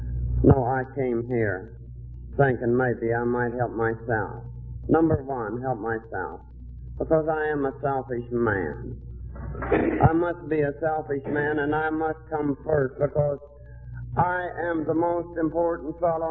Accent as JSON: {"language": "English", "region": "Missouri", "country": "United States", "tie": "born or raised there", "said": "I'm a boy and a hillbilly. And I was born and raised in the Ozarks of Missouri, down deep in the hills."}